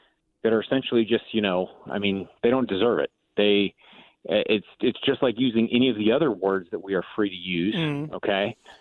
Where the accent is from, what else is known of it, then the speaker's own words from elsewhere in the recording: South Dakota, United States; I grew up in South Dakota, and, you know, there are a lot of Native Americans in South Dakota, lots of reservations.